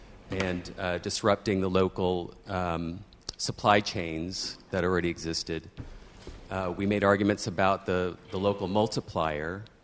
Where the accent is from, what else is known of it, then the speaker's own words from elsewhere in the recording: Totnes, South West England, United Kingdom; I come from Totnes, as you can tell from my accent, probably.